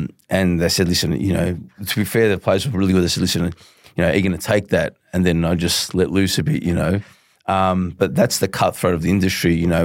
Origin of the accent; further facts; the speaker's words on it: Moonee Ponds, Victoria, Australia; So I grew up western suburbs, sort of Kilo, Mooney Ponds.